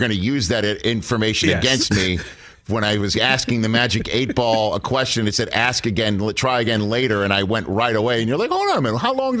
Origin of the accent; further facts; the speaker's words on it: Staten Island, New York, United States; From my hometown of Staten Island, apparently.